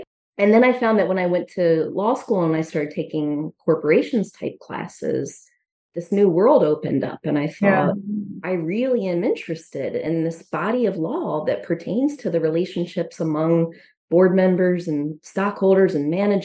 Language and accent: English; New Jersey, United States; now in Delaware, United States; I grew up in Southern New Jersey.